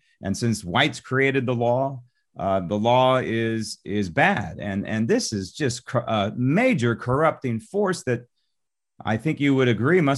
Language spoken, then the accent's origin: English; San Francisco, California, United States; You know, I grew up in San Francisco. I often talk about this, which is the racial, ethnic melting pot of really of the country.